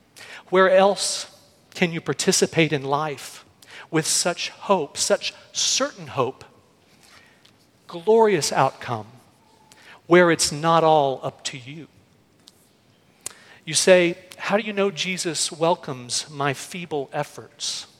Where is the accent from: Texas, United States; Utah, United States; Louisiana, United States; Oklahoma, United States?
Texas, United States; Dallas; I grew up in Dallas.